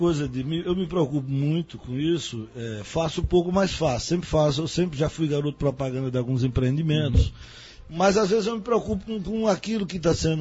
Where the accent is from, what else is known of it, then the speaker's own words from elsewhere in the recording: Afogados da Ingazeira, Pernambuco, Brazil; also born or lived in Guaraci; eu sou do Pajeú, nasci em Guaraci, mas eu sou de Afogado, dependendo do momento.